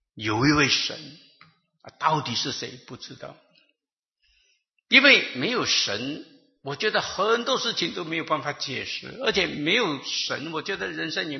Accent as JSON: {"language": "Chinese", "country": "Malaysia", "tie": "born or raised there", "said": "我出生在马来西亚，你们知道马来西亚。我住的村子里头从来没有看过基督徒"}